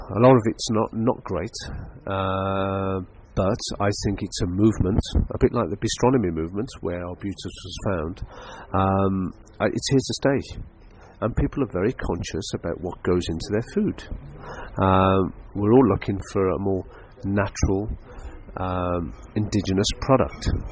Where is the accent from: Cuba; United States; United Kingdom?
United Kingdom; Stratford-upon-Avon, West Midlands; now in London, United Kingdom; I hail from Stratford-upon-Avon. I've been in London for about 25 years, so I do class myself as a Londoner.